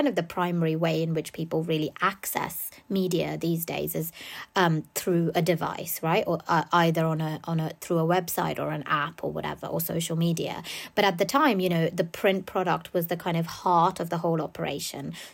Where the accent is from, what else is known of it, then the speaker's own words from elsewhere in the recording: India; now in United Kingdom; I didn't grow up in the UK. I grew up in India, so I'd not really been embedded in the news media of the UK